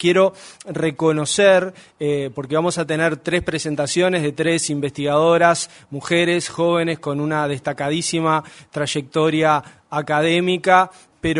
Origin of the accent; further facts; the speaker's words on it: Uruguay; como somos valorados los uruguayos